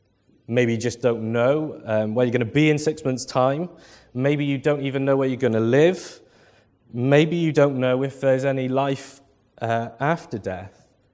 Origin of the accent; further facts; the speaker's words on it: Wales, United Kingdom; Being Welsh, I have 3 points.